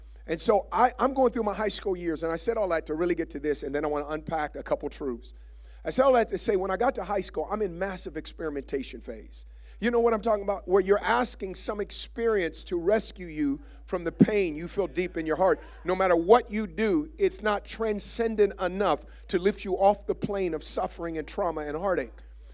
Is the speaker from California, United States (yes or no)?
yes; Oakland, California, United States; I never did any kind of drugs growing up in Oakland, which is an anomaly because everyone I grew up with did.